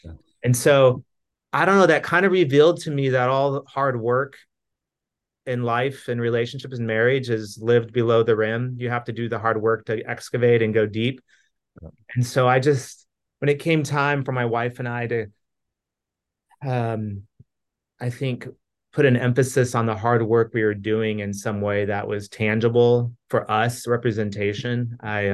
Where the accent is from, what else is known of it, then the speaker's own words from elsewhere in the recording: Arizona, United States; I grew up in Arizona, had only visited the Grand Canyon once in my life